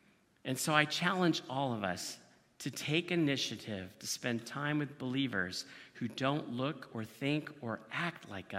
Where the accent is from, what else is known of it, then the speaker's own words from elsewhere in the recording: United States; because I grew up in the United States, and my view of freedom has always been, you know, freedom and liberty.